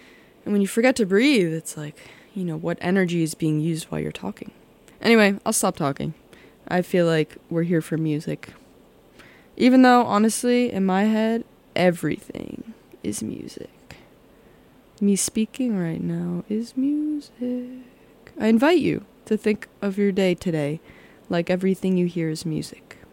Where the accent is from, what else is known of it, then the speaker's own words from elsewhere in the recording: New Jersey, United States; now in Massachusetts, United States; I grew up in New Jersey, which I have loved. I loved the time I had there, yes. And I'm glad I'm not there anymore.